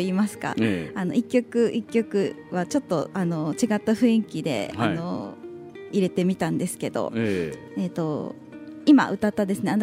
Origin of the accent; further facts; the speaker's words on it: Tsukigata, Hokkaido, Japan; 月形町って